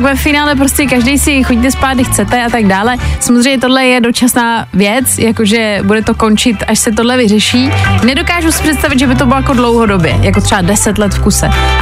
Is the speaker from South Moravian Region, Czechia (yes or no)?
no; Česká Lípa, Liberec Region, Czechia; Hele, ale já jsem z České Lípy, to není tak daleko.